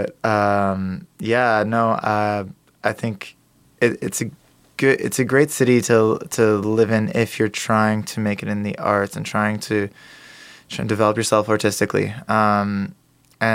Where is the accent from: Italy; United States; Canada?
Canada; Toronto, Ontario; I grew up in Toronto, but I've never ventured this far.